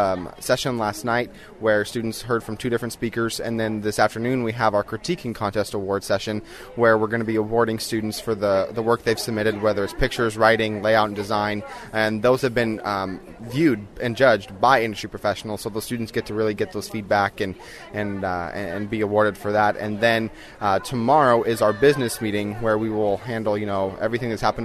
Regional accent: Washington, United States; now in Oklahoma, United States; Originally from Washington State, and I'm now living in Oklahoma.

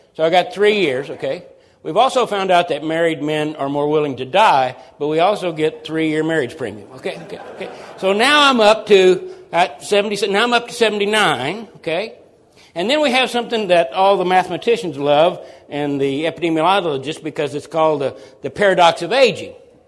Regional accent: Texas, United States; Because it's like the joke that where I grew up in Texas

